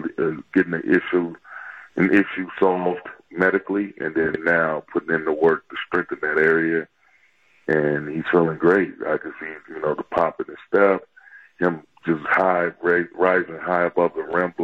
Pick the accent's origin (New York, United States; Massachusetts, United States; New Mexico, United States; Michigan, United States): Michigan, United States; I grew up in Michigan as a Pistons fan